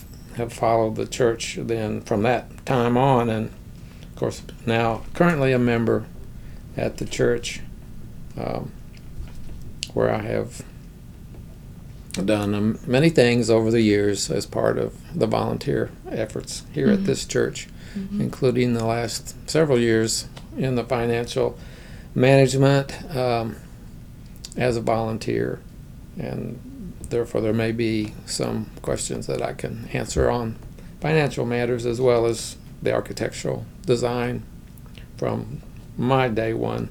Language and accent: English; Berea, Kentucky, United States; also born or lived in Ohio; I guess I was born in Ohio, and by age two had moved with my parents to Berea, Kentucky.